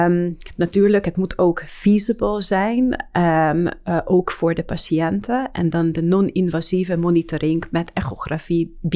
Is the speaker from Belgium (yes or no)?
no; Hungary; now in Netherlands; ik werk in het Amsterdam UMC sinds 2017. Ik kom oorspronkelijk uit Hongarije.